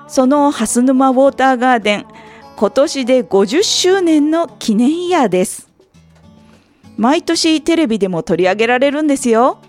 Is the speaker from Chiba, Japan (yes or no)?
yes; Chiba, Japan; 千葉県山武地域を中心とした地域の情報を、千葉県生まれ千葉県育ちの私がいろんな切り口から紹介していきます。